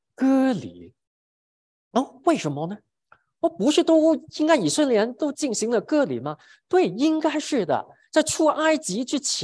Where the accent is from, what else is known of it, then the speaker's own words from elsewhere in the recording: China; 我们因为是外邦人啊，我们是中国人